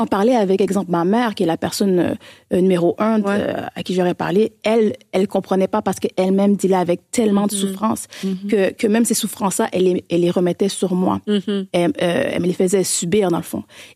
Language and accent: French; Acton Vale, Quebec, Canada; also born or lived in Montreal; nous, on a déménagé de Montréal, qui est la capitale du Québec. La métropole, pardon. Et on est allé dans une ville qui s'appelle Actonville.